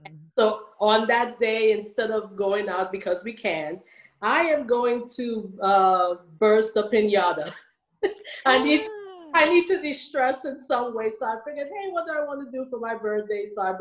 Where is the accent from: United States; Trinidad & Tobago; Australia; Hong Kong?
Trinidad & Tobago; I am from the Caribbean, Trinidad and Tobago.